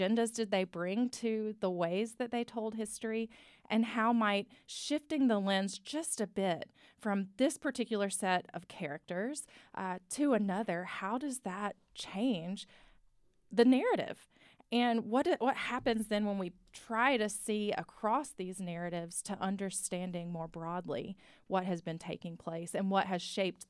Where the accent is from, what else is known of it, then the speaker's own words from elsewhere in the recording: Alabama, United States; So the short answer is that I grew up in Alabama, and pageants were everywhere. They were infused with culture in Alabama.